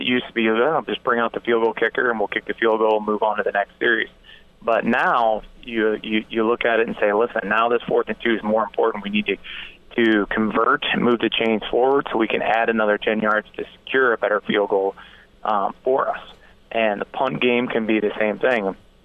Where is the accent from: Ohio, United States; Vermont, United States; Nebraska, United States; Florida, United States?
Nebraska, United States; And obviously growing up in Nebraska, I rooted for Kansas City as a kid a lot, and got to go down to Arrowhead as a fan as a young kid.